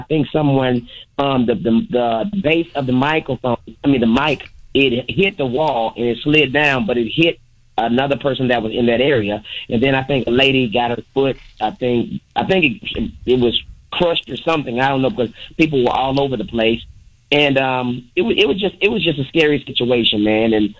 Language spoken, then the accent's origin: English; Tuscaloosa, Alabama, United States; now in Atlanta, United States; I'm from Tuscaloosa, Alabama, but I live in Atlanta now.